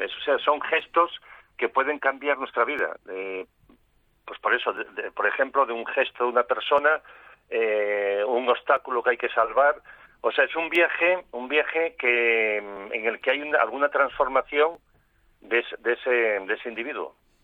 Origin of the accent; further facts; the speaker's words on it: Caboyes de Abajo, Spain; now in Oviedo, Spain; yo soy de Caboyes de Abajo, y ahí me crié y trabajé alguna temporada, y después ya posteriormente pues me instalé en Asturias, donde vivo ahora, en Oviedo.